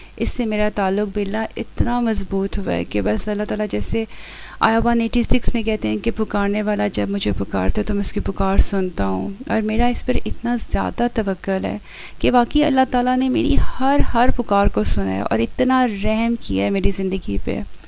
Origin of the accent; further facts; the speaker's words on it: London, United Kingdom; اور میں لندن سے تعلق رکھتی ہوں